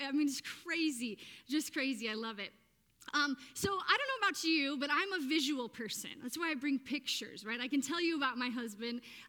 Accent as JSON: {"language": "English", "region": "Indiana", "country": "United States", "said": "Yeah, so I'm from Indiana. People say East Coast. I'm actually from the Midwest"}